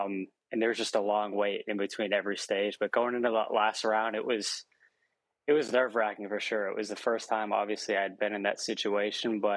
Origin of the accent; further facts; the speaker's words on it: Massachusetts, United States; You know, up here, I'm from Massachusetts, and there wasn't really much to play in, to be honest.